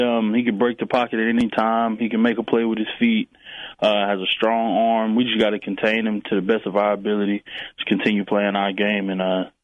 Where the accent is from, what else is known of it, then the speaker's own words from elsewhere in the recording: Texas, United States; born there; moved away; we're originally from Texas, so I don't know. I'm gonna go Texas. I'm gonna go Texas because that's where I was born.